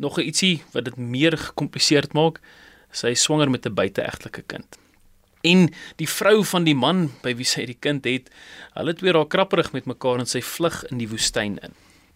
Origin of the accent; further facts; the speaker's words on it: Pretoria, Gauteng, South Africa; En as jy baie goed doen hier in Pretoria waar ek vandaan kom, dan verskyn jou naam in die koerant as 'n top 10 kind.